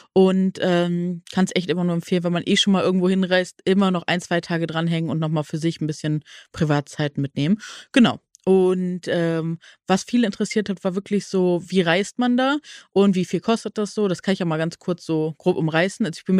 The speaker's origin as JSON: {"language": "German", "town": "Neuss", "region": "North Rhine-Westphalia", "country": "Germany", "said": "Ich komme ja aus Nüss, der Hochburg."}